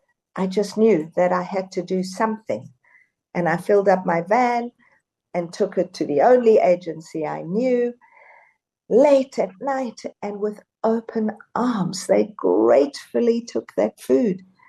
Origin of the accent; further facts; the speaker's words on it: South Africa; born there; moved away; I was born in South Africa and went to visit at one point.